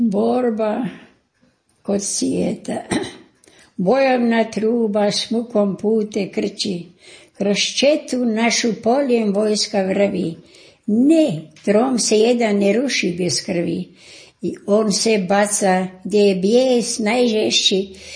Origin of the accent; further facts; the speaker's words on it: Gola, Koprivnica-Križevci County, Croatia; born there; u Goli sam rođena, sad sam 98 godina stara